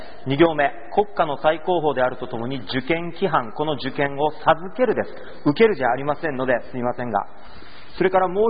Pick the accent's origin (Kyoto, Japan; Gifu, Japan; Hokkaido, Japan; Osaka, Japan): Osaka, Japan; accent: Osaka dialect; なんか 大阪弁が出ましたけれども